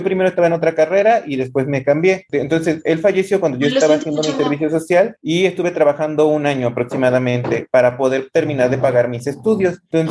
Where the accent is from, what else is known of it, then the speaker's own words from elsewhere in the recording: Tuxpan, Veracruz, Mexico; yo soy de Tuxpan, Veracruz, y yo vivo en la laguna.